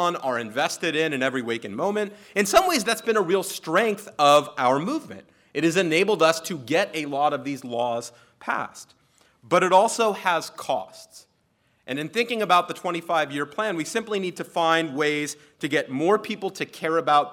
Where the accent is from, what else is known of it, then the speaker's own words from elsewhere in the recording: California, United States; My home state of California has a statute that requires reunification services for parents and children